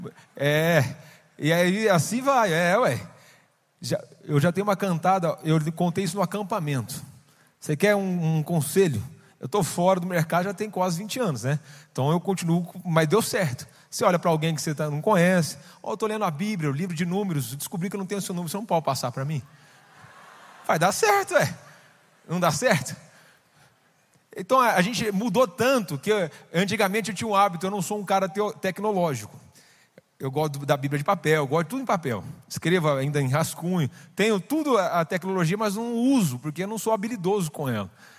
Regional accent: Campinas, São Paulo, Brazil; eu sou o pastor lá de Campinas, a sua porta, a gente tem um sotaque maravilhoso, cidade maravilhosa.

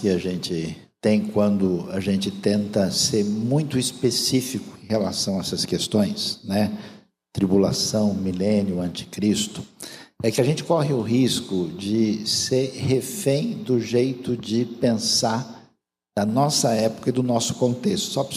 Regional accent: Brazil; E eu, como brasileiro, desconfio que talvez seja argentino, né?

